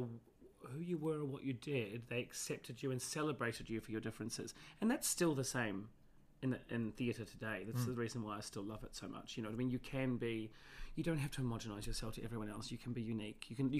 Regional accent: Mangatoroto, Northland, New Zealand; It's in the north end of New Zealand. It's got a population of 800 people

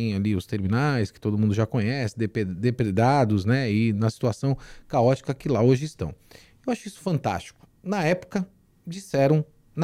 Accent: Santos, São Paulo, Brazil; Eu, particularmente, falando como santista

